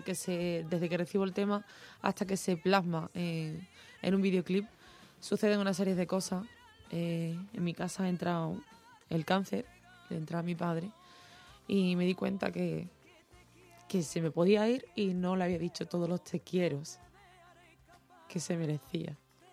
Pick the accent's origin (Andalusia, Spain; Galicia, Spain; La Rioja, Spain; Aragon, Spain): Andalusia, Spain; Huelva; se plasman imágenes de mi tierra, de Huelva, del mar, luz, alegría